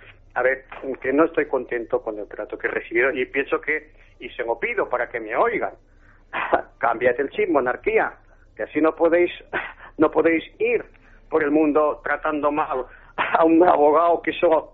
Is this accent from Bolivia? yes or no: no; Spain; Y yo, como abogado, en ese sentido, y como español